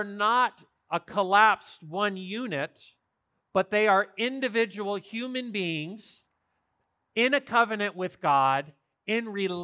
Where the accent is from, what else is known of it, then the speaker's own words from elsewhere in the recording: Arizona, United States; it reminded me of the family that I grew up with in Arizona.